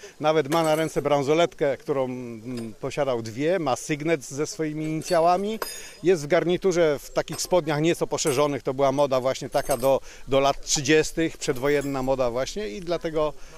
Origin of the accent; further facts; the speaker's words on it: Kielce, Świętokrzyskie Voivodeship, Poland; Jestem rzeźbiarzem, pochodzę z Kielc.